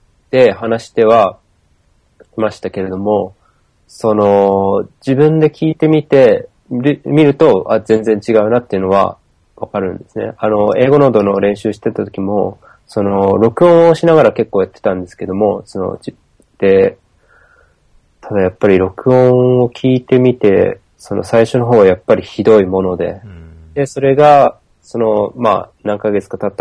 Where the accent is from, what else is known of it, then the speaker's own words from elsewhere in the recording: Fukushima, Japan; 福島の、なんだか、僕はそんなに方言っていう方言が入っていないんですけど